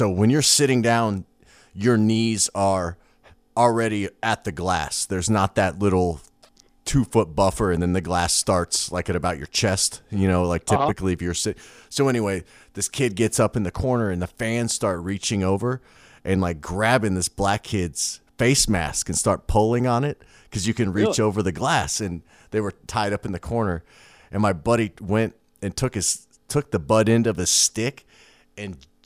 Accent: Kansas City, United States; one of my good friends growing up in Kansas City

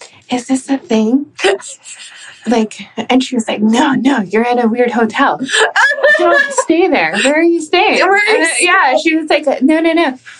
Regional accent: United States; I'm like, I'm American. I don't know what I'm doing.

